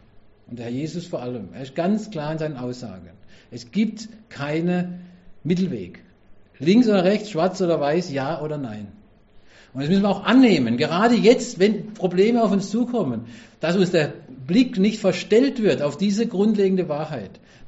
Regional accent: Karlsruhe, Baden-Württemberg, Germany; Ich komme aus Karlsruhe, da steht ja eine mitten auf dem Marktplatz.

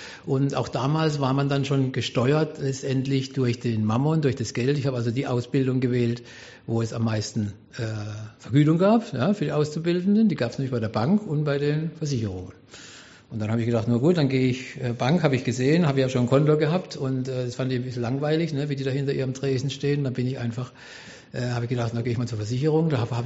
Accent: Karlsruhe, Baden-Württemberg, Germany; ich bin geboren 1963 in Karlsruhe, dort lebe ich auch heute noch, und bin in einer Familie groß gewachsen, die war jetzt keine christliche Familie, ich sage es mal, es war eine namenschristliche Familie.

